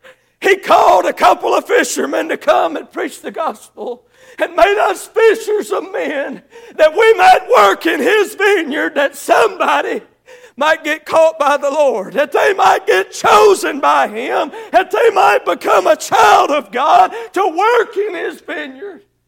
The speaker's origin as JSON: {"language": "English", "region": "Kentucky", "country": "United States", "lives_now": "Tennessee, United States", "said": "Excuse my English. I'm from Kentucky. I live in Tennessee, but you pardon that."}